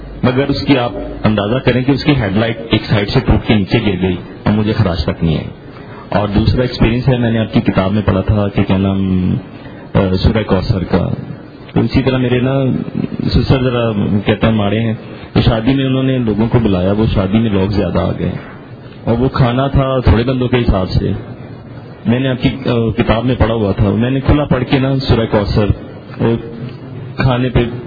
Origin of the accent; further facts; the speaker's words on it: Lahore, Punjab, Pakistan; میرا تعلق لاہور سے ہے